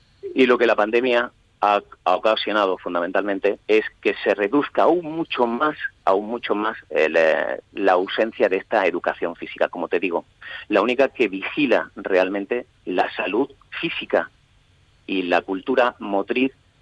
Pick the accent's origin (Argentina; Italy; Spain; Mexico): Spain; Ceuta; Yo soy caballa, yo soy ceutí, como creo que en una ocasión te comenté